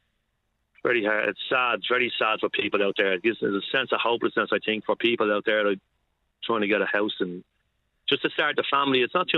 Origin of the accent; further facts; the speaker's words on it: Ballyfermot, Leinster, Ireland; I'm from Ballyferma, Joe, all my life. I moved to Crumlin, unfortunately, for 2 years, but I'm 63 years of age and I'm 61 years in Ballyferma